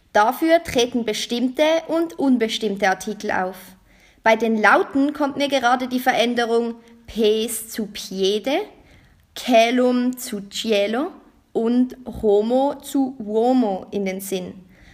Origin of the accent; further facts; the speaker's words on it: Switzerland; ähnlich wie bei uns in der Schweiz. Das Spanische und Italienische, das wir lernen, ist eine Standardsprache, wie für uns Schweizer das Hochdeutsch.